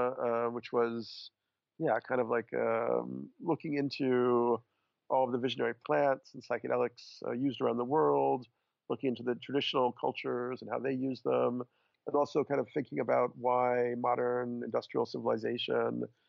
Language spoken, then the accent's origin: English; New York, United States; Well, I'm a New Yorker. I'm 53 years old.